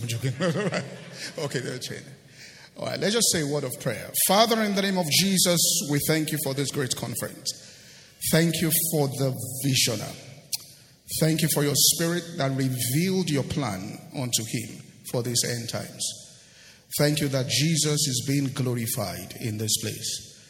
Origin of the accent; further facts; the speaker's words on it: Ibadan, Oyo, Nigeria; I grew up in Ibadan